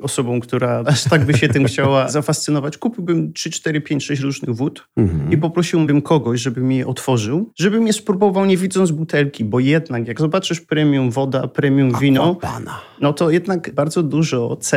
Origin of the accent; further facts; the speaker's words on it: Kasinka Mała, Lesser Poland, Poland; now in London, United Kingdom; ja jestem z małej wioski, Kasinka ma, to jest południe Polski, godzina na południe od Krakowa.